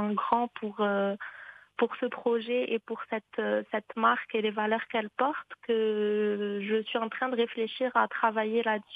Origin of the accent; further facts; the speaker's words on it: Fez, Fès-Meknès, Morocco; moved away as an adult; Alors, donc moi, je suis née au Maroc, où j'ai grandi jusque mes 18 ans. Je suis de Fès à l'origine. Et donc, à 18 ans, je suis allée en France pour continuer mes études.